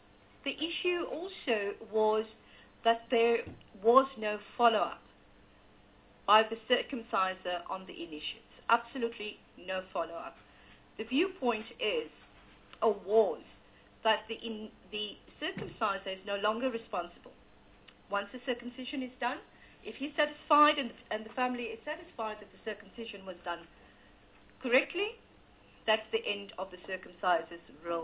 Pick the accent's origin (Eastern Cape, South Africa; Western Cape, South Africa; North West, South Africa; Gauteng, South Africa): Gauteng, South Africa; Pretoria; I come from Gauteng, Pretoria.